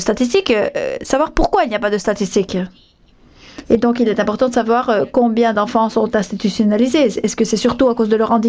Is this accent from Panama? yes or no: yes; Panama; Mon pays n'échappe pas à cette situation. Je viens du Panama.